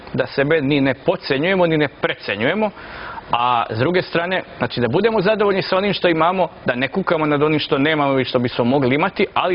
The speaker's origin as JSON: {"language": "Serbian", "town": "Glušci", "region": "Mačva District", "country": "Serbia", "also_born_or_lived": "Belgrade", "said": "Ja sam inače rodom iz jednog sela Glušci, to je jedno mesto kod Bogatića u Mačvi, znači okolina Šapca."}